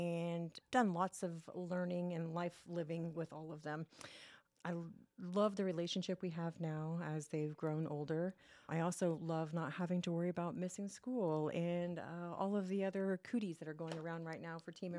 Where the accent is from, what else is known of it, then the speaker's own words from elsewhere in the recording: Parker, Indiana, United States; also born or lived in Muncie; I grew up in Parker, just down the road.